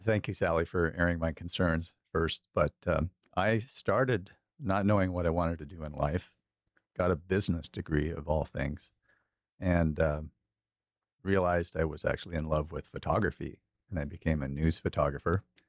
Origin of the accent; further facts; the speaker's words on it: Pacific Northwest, United States; Even though I grew up in the Pacific Northwest, I knew more than I realized just having hiked a lot.